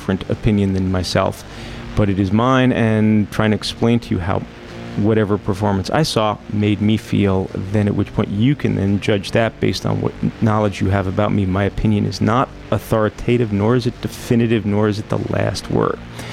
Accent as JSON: {"language": "English", "country": "Canada", "said": "I tend to ascribe it to being Canadian"}